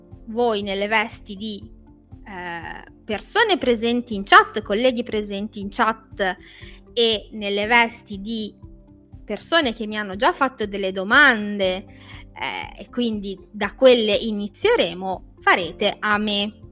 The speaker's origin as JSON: {"language": "Italian", "town": "Genoa", "region": "Liguria", "country": "Italy", "said": "che io ho studiato a Genova, sono di Genova, ho studiato a Genova"}